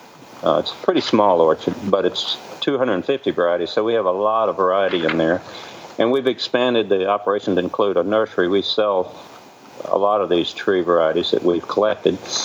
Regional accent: the South, United States; accent: southern; Could just be my southern accent.

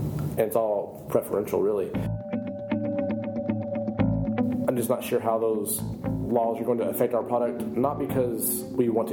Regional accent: Texas, United States; now in Portland, United States; I'm Texan born and raised.

